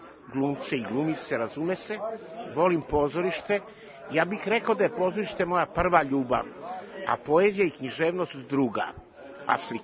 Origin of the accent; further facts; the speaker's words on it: Aleksandrovac, Šumadija and Western Serbia, Serbia; brbljivac iz Aleksandrovca.